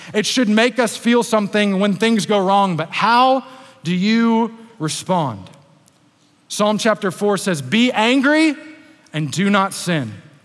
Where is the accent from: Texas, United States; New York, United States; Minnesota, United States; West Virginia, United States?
Texas, United States; Beaumont; I grew up in Beaumont, and when you're outside of the Southeast Texas area, you can say, Beaumont's like Houston, it's right there